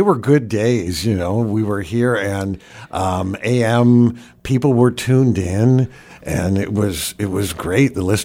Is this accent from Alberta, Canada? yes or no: no; Montreal, Quebec, Canada; Because I come from Montreal